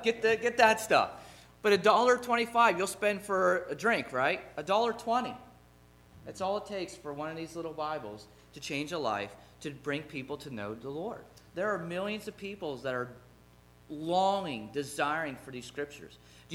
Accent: Lock Haven, Pennsylvania, United States; I'm a Christian from Lock Haven, Pennsylvania.

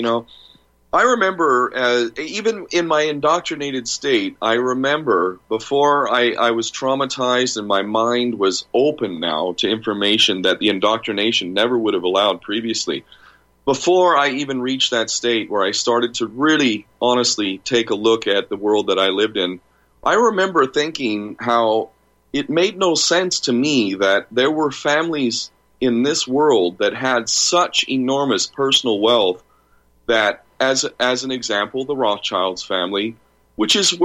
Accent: United States; born there; which I know very intimately as an American-born son.

